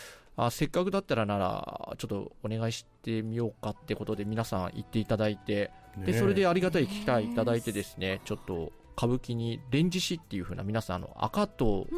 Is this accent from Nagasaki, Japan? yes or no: yes; Isahaya, Nagasaki, Japan; 旧諫早市で中心部ですね、うん、本当に、はい、うんうん、中心部なんですよ。で本当に生まれ育った幼稚園とかも、幼稚園から小学校中学校まではずっと同じ北諫早幼稚園